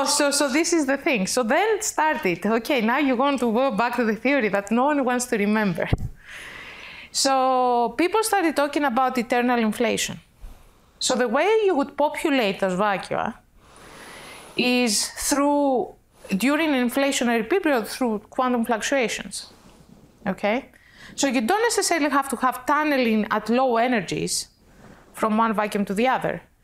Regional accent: Greece; English is a second language; I mean, I come from Greece. We are 10 million out of 8 billion.

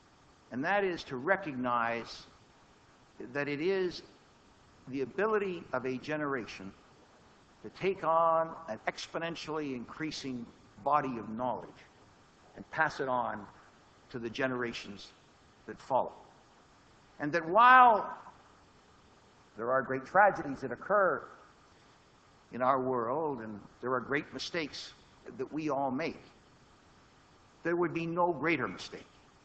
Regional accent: Windsor, Ontario, Canada; I am from Windsor.

